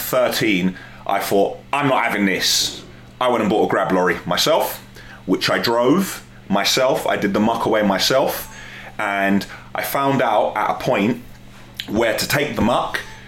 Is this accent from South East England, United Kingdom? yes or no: no; London, United Kingdom; I'm a West London boy, born and raised in London, from a council estate, single-parent family. I went to school in and around London.